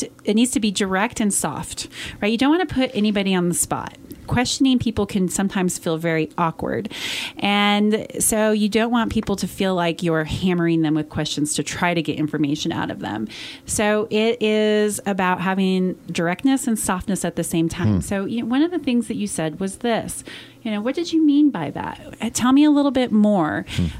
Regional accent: Montrose, Colorado, United States; I'm a Western Slope girl born and raised in Montrose.

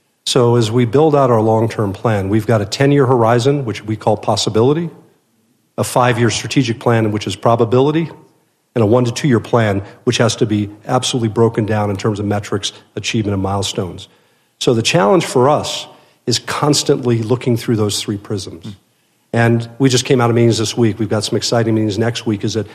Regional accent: Hawaii, United States; It felt like when I grew up in Hawaii. People felt incredibly privileged to be there.

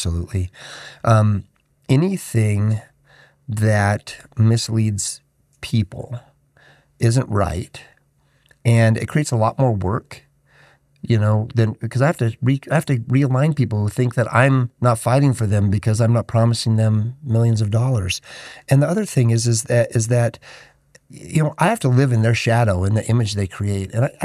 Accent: Nevada, United States; moved away; I came from Nevada. It was where I grew up at.

